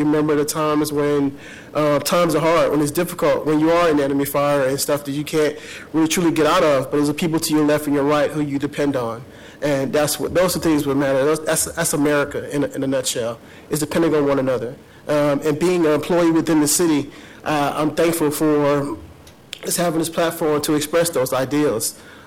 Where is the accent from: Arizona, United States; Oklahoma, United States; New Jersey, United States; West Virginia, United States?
West Virginia, United States; I was Irish from West Virginia, and we share a lot of different similarities. We both grew up poor.